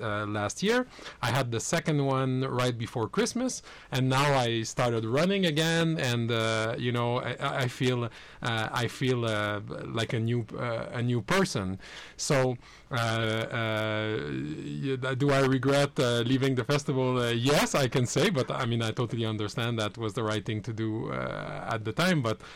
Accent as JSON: {"language": "English", "country": "Canada", "said": "as I'm Canadian, and Canada has a great free healthcare system"}